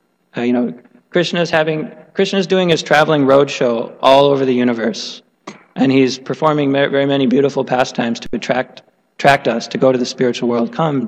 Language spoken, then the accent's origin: English; Illinois, United States; born there; I was born in here in Illinois